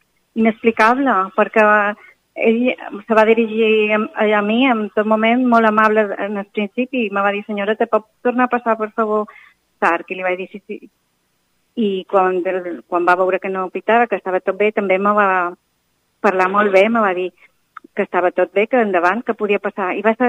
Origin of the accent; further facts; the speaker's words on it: Esporles, Balearic Islands, Spain; D'Esporles.